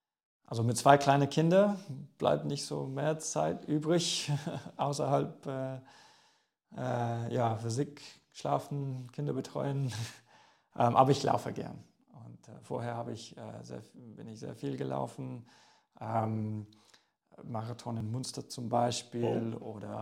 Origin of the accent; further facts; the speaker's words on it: England, United Kingdom; German is a second language; Naja, als Engländer gibt es nur eine Antwort.